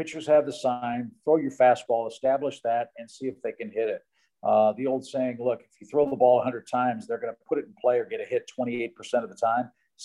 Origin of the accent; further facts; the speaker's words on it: St. Louis, Missouri, United States; Look, I grew up in St. Louis, and I grew up with Vince Coleman and Willie McGee and Tommy Herr and Jack Clark.